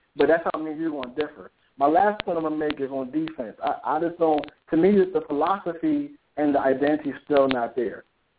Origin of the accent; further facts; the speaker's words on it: Philadelphia, Pennsylvania, United States; I'm an Eagles fan. I'm from Philly.